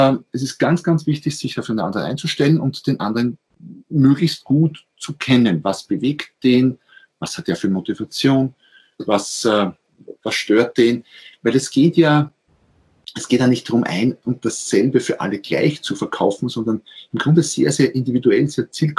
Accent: Austria; Ich bin Österreicher, wie man wahrscheinlich hört

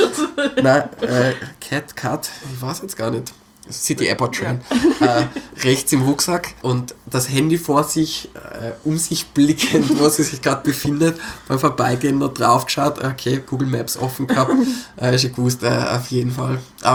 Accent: Innsbruck, Tyrol, Austria; ich bin Innsbrucker, ich bin so oft hin und her gefahren

